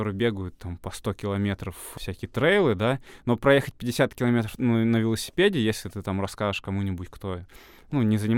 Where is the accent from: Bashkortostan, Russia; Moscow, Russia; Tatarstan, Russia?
Bashkortostan, Russia; Neftekamsk; Считай, я родом из Нефтекамска